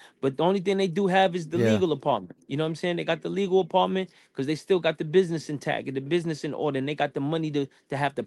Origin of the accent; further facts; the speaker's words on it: East Coast, United States; I'm from the East Coast.